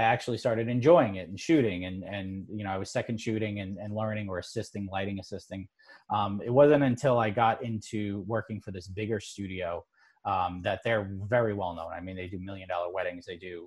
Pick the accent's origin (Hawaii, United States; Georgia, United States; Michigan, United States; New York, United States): New York, United States; Okay. I'm from New York, so I absolutely sling it sometimes.